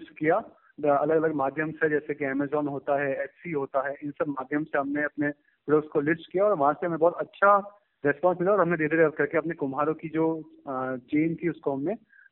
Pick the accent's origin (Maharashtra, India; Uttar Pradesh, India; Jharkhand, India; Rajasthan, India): Rajasthan, India; Kankroli; मैं उदयपुर के पास एक टाउन है राजसमंद कांकरोली, मैं वहां से बिलोंग करता हूँ।